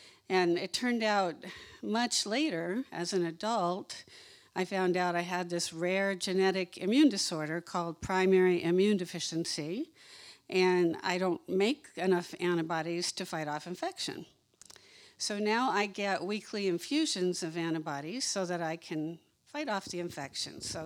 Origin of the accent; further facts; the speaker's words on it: Yorba Linda, California, United States; also born or lived in Riverside; I grew up in Yorba Linda and Riverside, and then I moved down to South Orange County area